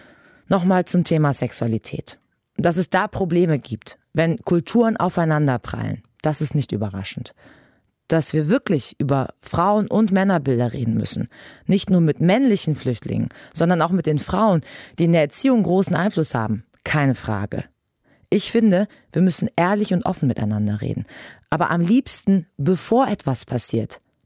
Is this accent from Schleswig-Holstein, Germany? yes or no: no; Cologne, North Rhine-Westphalia, Germany; Köln ist meine Heimatstadt.